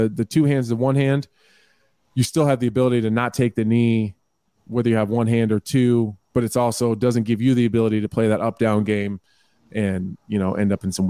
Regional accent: Colorado Springs, Colorado, United States; also born or lived in Corpus Christi, Texas / Nebraska; So I was born in Corpus Christi, Texas, and then we moved to Colorado Springs, lived there until like the end of elementary school, and then moved to Nebraska.

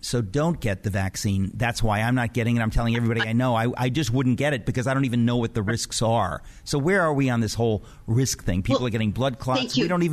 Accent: United States; And that, to me, again, as an American, is deeply offensive.

